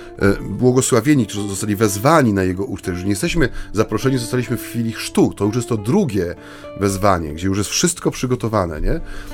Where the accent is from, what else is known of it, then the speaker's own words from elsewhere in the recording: Mysłowice, Silesian Voivodeship, Poland; pochodzę ze Śląska, z Mysłowic